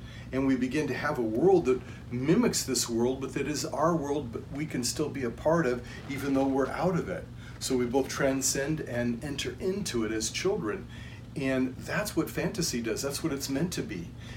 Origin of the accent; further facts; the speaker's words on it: Colorado, United States; I grew up in Colorado. I felt that all the time when I went to the mountains growing up.